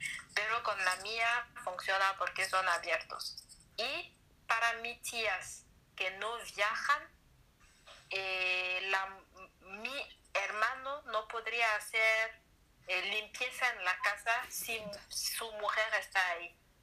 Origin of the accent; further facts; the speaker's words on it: Togo; Quiero hacer política para cambiar la corrupción en mi país. Y olé, la mejor manera de hacerlo es tener el último nivel. Voy a ser primera presidente de Togo en 2045.